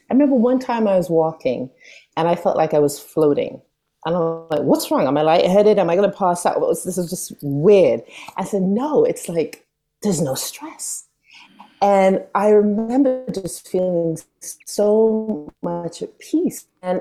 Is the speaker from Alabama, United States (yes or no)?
no; New York, United States; also born or lived in London, United Kingdom; I was born in London and I moved to New York as a kid in 87. And since then, I never really felt like I knew where home was. And I, even though I lived in New York and other states